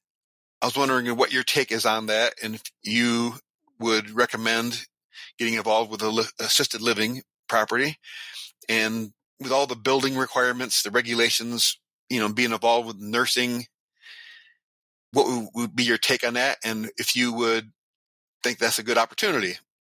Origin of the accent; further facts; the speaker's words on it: Michigan, United States; Hi, Clayton. … I'm from Michigan.